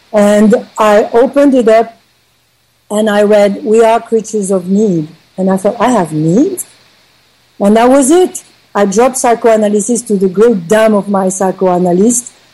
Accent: Paris, Île-de-France, France; Yes, I'm from Paris.

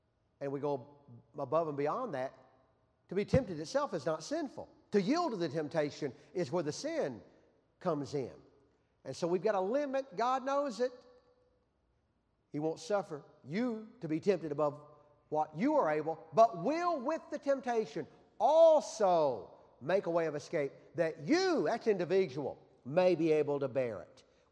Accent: Pocahontas, Arkansas, United States; I was born in February the 14th, 1960 in Pocahontas, Arkansas, in what was then the Randolph County Hospital.

